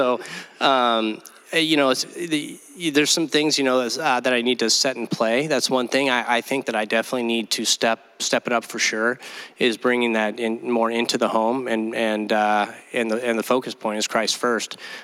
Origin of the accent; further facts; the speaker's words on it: Los Osos, California, United States; growing up in Los Osos, you know, and surfing